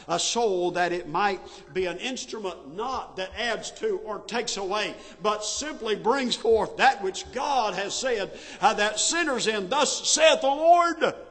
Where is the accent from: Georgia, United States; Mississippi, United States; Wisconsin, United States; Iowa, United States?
Georgia, United States; I was from Georgia.